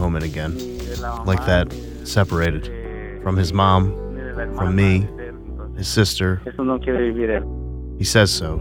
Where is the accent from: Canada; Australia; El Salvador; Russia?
El Salvador; now in United States; we're from El Salvador. We've been here in the U.S. since September 2015, fleeing from violence.